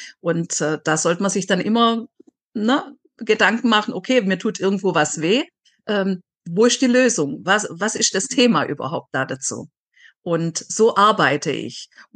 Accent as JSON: {"language": "German", "region": "Baden-Württemberg", "country": "Germany", "tie": "born or raised there", "said": "wieder Richtung Schwarzwald. Da ist ja schon lustig, ne? Da, wo ich aufgewachsen bin, so in diese Richtung ziehen."}